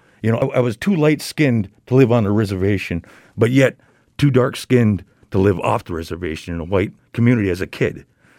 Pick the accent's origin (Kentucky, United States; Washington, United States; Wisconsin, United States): Wisconsin, United States; Neopit; Yes, yes. I'm from Neopit, Wisconsin, originally.